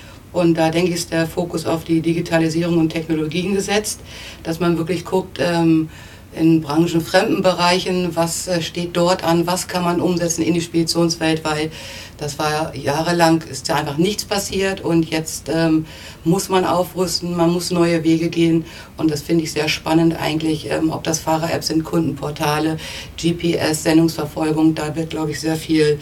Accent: Neustadt am Rübenberge, Lower Saxony, Germany; In Neustadt am Rübenberge, das ist eine kleine Stadt bei Hannover, auch mit ein bisschen landschaftlichen Flair, also nicht typisch Stadt, und für mich ist es eine tolle Stadt gewesen zum Aufwachsen.

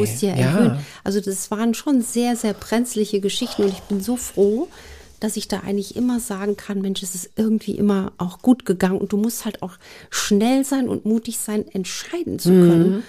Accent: Saarland, Germany; Ich bin groß geworden in dem Dreiländereck zwischen Luxemburg, Frankreich und Deutschland.

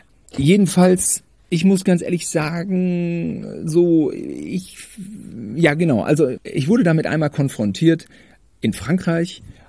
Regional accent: Germany; ich bin Deutscher.

